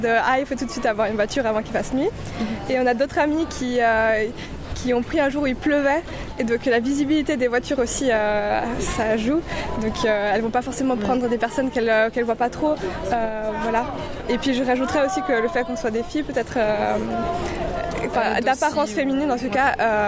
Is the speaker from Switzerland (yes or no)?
yes; Switzerland; Surtout, on est suisse, du coup, il y a un peu le cliché